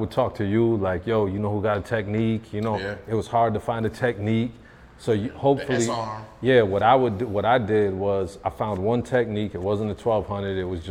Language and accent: English; Syracuse, New York, United States; I knew I wanted to be a rapper when I went to a concert at Syracuse University. Coming from Syracuse, our best conce